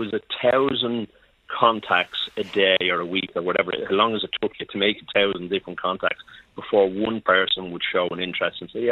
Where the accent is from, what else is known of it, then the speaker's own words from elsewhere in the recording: Ireland; in England and Wales, and as an Irishman, I was actually very well received over there